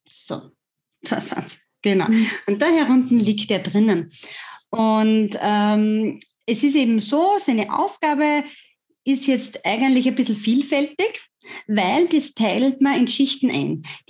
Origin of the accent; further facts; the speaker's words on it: Lower Austria, Austria; Vielleicht merkt man es auch an der Sprache oder an meiner Mundart. Ich bin aus Österreich, ich bin aus Niederösterreich